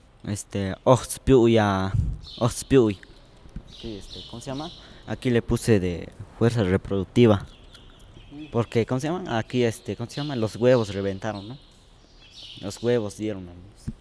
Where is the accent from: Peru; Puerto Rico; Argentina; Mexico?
Mexico; Santiago Zacatepec, Oaxaca; soy de Santiago, Zacatepec